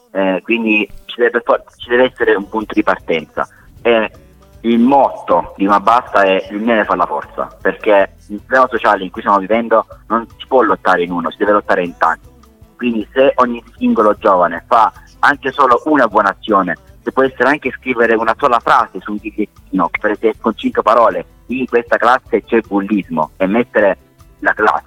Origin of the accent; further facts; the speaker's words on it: Apulia, Italy; hanno permesso di farmi arrivare come pugliese dell'anno, 13 migliori al mondo